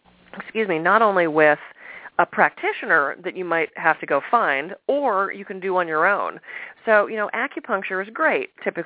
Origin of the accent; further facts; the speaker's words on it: Pittsburgh, Pennsylvania, United States; I had very middle of the road. I grew up in Pittsburgh, where there was not, especially in the 70s and 80s, not a lot of alternative medicine.